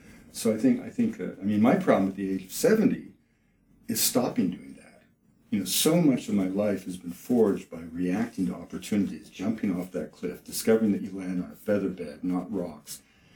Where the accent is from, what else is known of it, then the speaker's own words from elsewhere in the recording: Quebec, Canada; Okay, well, you know, I grew up in Quebec.